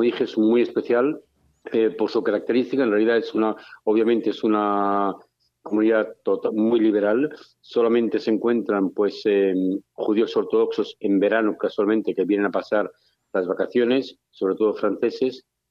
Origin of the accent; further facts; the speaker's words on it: Madrid, Community of Madrid, Spain; now in Ibiza, Spain; Sí, yo soy de Madrid, yo soy de Madrid.